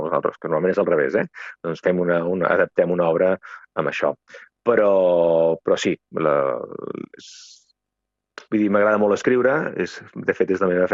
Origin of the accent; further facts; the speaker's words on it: Cardona, Catalonia, Spain; sóc autor teatral i sóc de Cardona